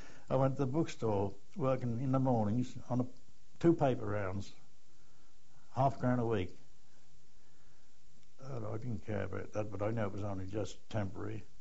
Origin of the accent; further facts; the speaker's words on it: Halstead, East of England, United Kingdom; born there; I was born in Halstead, in North Essex, on the 1st of October, 1895.